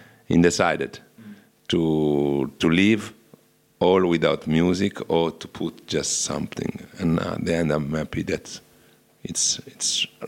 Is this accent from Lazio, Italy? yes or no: yes; Rome, Lazio, Italy; English is a second language; I'm from Roma, but I'm from Rome